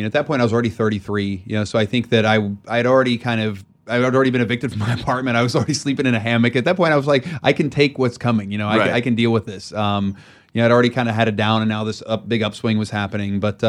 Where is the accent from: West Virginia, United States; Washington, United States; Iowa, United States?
West Virginia, United States; I bought a little cabin because I grew up in West Virginia, you know, so I love being out in the mountains.